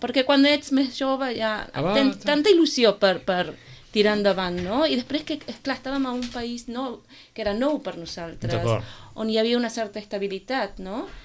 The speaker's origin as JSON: {"language": "Catalan", "region": "Buenos Aires", "country": "Argentina", "said": "nosaltres venim de Buenos Aires, del Río de la Plata"}